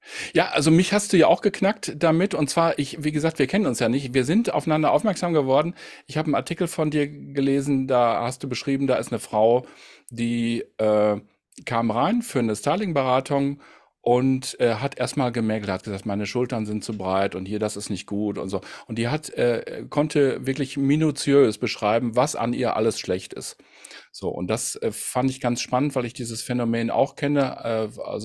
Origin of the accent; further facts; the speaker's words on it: Münster, North Rhine-Westphalia, Germany; Ich komme aus Münster.